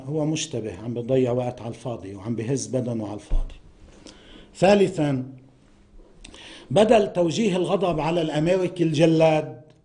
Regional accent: Lebanon; بعض الناس عندنا بلبنان بيعملوا هيك.

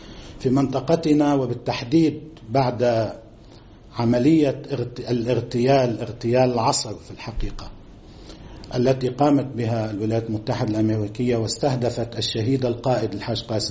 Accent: Lebanon; يجب علينا كلبنانيين جميعا أن نقدر هذه الجهود وهذه التضحيات

